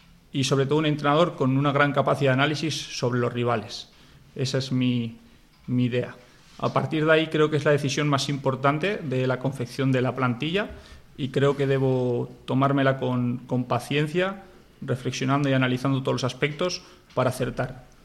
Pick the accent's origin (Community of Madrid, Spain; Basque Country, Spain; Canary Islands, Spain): Basque Country, Spain; Bilbao; Salí hace un tiempo de Bilbao para afrontar retos deportivos lejos de mi casa, como fue el club del Algeciras Club de Fútbol. Y bueno, pues vuelvo a Bilbao, a una tierra ya conocida que siempre me ha recibido con los brazos abiertos